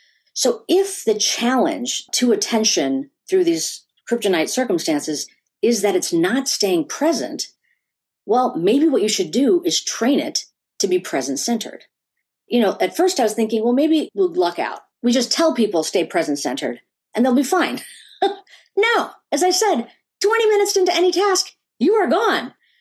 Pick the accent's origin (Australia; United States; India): India; Because I'm an Indian woman. And I'll tell you, you know, as an Indian person and culturally speaking, meditation is just something I grew up with.